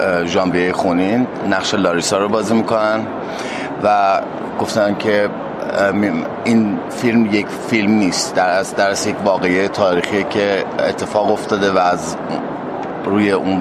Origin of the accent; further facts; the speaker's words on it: Iran; من هم ایرانی هستم